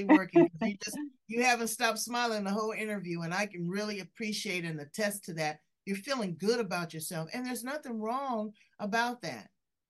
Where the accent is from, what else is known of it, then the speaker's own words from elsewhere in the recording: California, United States; And I'm from California. I'm friendly. Hey, how you doing?